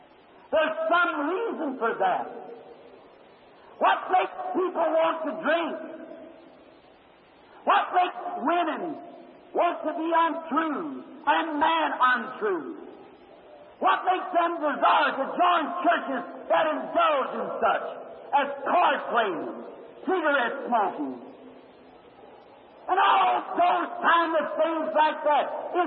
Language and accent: English; Kentucky, United States; When I was a little boy, I was raised up here in Kentucky. We were very poor.